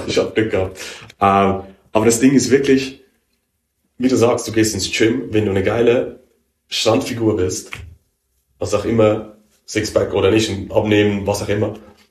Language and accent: German; Switzerland; ich bin Schweizer, deutsche Autobahn, kann ich mal ein bisschen schneller fahren, oder?